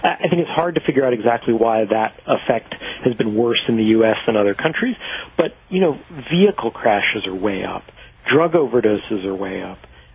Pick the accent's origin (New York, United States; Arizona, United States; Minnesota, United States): New York, United States; New York City; I grew up in New York in the 1980s, and it felt very different then than it has for most of the last 20 years or so